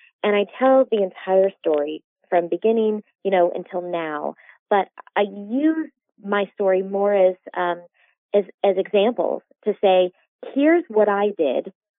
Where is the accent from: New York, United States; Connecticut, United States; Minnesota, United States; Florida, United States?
Florida, United States; Orlando; growing up in Orlando and my dad was a cast member and I was practically raised on Main Street USA